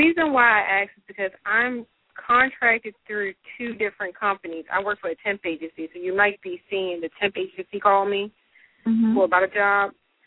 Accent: Maryland, United States; I'm from Maryland.

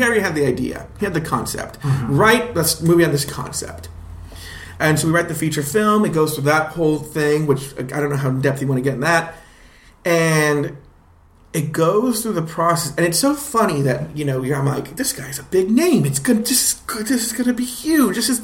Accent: Los Angeles, California, United States; So I'm from Los Angeles originally.

